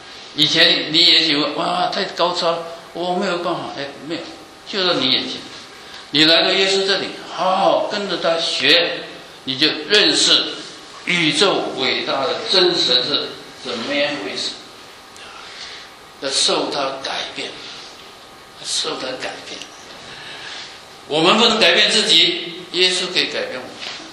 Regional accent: Zhongshan, Guangdong, China; born there; 我是生在中山县穷乡僻壤李家村的一个小孩子啊

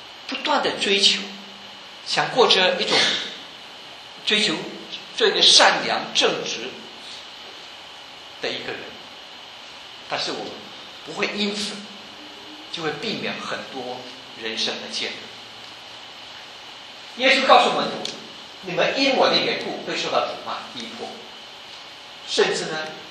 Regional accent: China; 我们中国人啊，我们传统上很多人都是信仰这个佛教、道教、民间信仰，所以历代以来，我们的祖先都是拜拜的。

